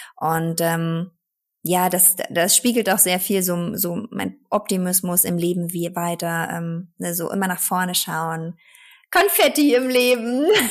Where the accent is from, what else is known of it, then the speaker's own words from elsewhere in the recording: Berlin, Germany; ich habe ja in Köln in der Deutschen Sporthochschule studiert und promoviert. Und als Berlinerin